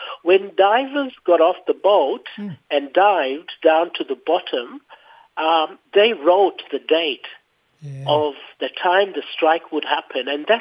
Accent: Coconut Island, Queensland, Australia; I'm a Kulkalaig from Puruma, Coconut Island, in the central part of the Torres Strait, with ancestral connections to the Meriam people of Ugar, Erub, and Mer

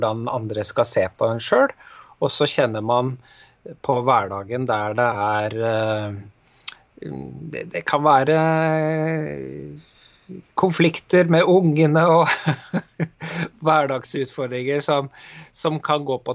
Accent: Bergen, Vestland, Norway; moved away; Da jeg flyttet fra Bergen for en del år siden, så merket jeg nok at det var et litt annet lynne her enn der jeg kom fra.

